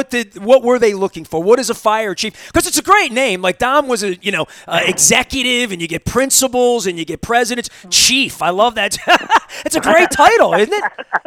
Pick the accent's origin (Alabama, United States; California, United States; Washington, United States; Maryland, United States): Maryland, United States; Baltimore County; I was raised in Baltimore County, schooled in Baltimore County.